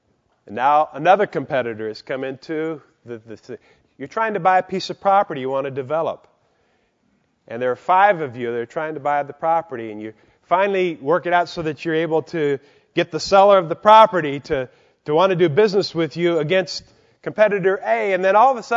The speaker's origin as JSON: {"language": "English", "town": "Albert Lea", "region": "Minnesota", "country": "United States", "said": "I mean, I'm from Albert Lea, Minnesota, and I was up there within the last year speaking"}